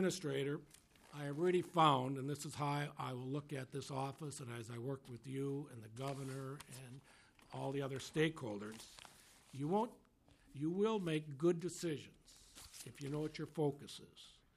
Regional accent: South St. Paul, Minnesota, United States; was fortunate enough to be able to get hired back in my hometown. One of the things I've always tried to do is if a negative happens in your life, try to turn it into a positive. When you grow up in South St. Paul

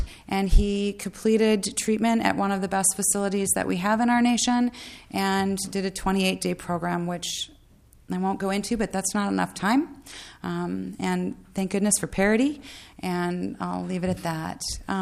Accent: Edina, Minnesota, United States; We grew up in Edina. We were privileged, and graduated from the University of Minnesota.

